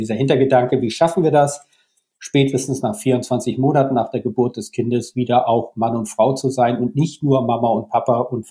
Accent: Schleswig-Holstein, Germany; Ich lebe jetzt in meiner Heimat Schleswig-Holstein.

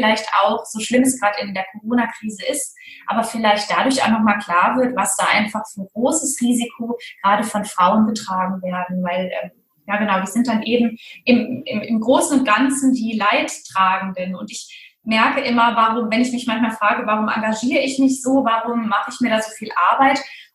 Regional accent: West Germany, Germany; Wir sind in Westdeutschland groß geworden.

